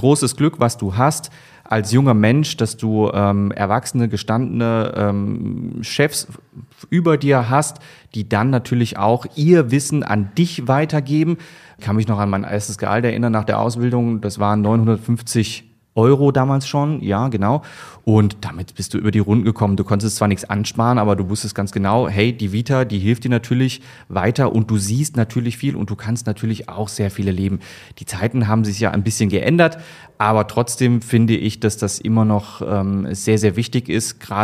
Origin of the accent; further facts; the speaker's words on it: Düren, North Rhine-Westphalia, Germany; Also ich bin gebürtiger Rheinländer, ich komme aus Nordrhein-Westfalen, genauer gesagt Düren, das ist in der Nähe von Köln.